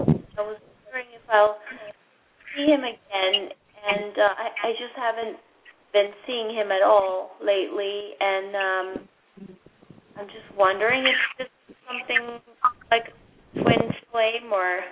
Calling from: New York, United States; I'm calling from New York.

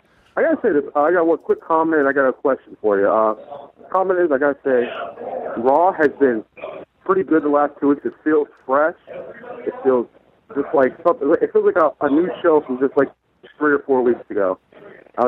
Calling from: Youngstown, Ohio, United States; calling from Youngstown, Ohio.

